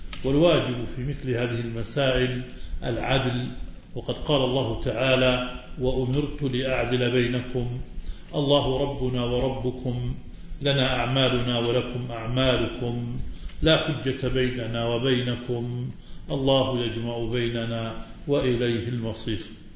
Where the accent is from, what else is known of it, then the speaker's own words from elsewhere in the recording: Jordan; من داخل بلادنا الأردن المحروس وخارجه